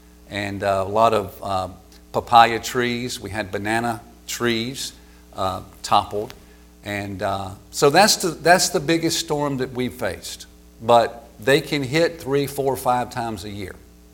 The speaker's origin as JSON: {"language": "English", "region": "South Carolina", "country": "United States", "said": "Okay, and I'm from South Carolina. I know what big surges does to Myrtle Beach and stuff."}